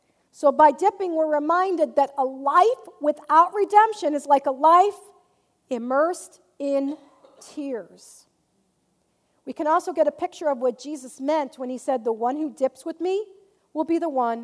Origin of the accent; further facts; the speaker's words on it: Hartford, Connecticut, United States; those of us from the Northeast, I'm from Hartford, Connecticut originally